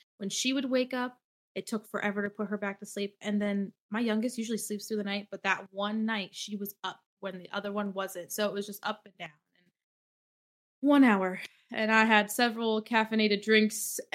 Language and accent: English; Ohio, United States; Literally. We're from Ohio. We're crazy.